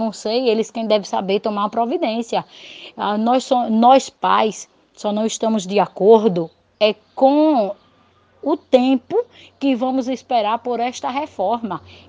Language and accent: Portuguese; Capela, Sergipe, Brazil; sou da cidade de Capela, né?